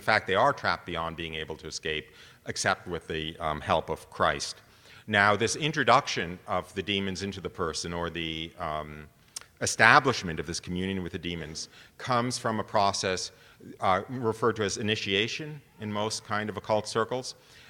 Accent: United States; And I know I'm an American

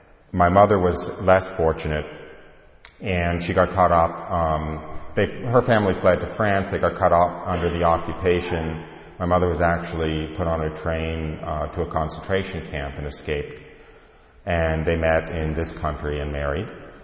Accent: Englewood, New Jersey, United States; born there; I was born in Englewood, New Jersey, right across the George Washington Bridge.

